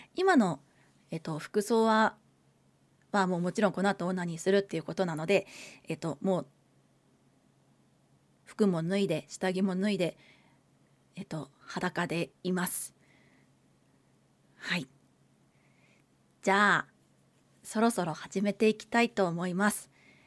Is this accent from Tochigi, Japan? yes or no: no; Gunma, Japan; 出身地は群馬県で新人声優です。